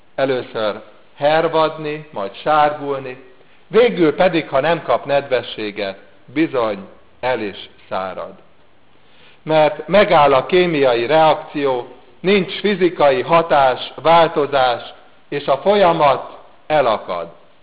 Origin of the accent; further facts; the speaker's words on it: Hungary; hogy néha még meg is köptödnek minket, csak azért, mert magyarok vagyunk.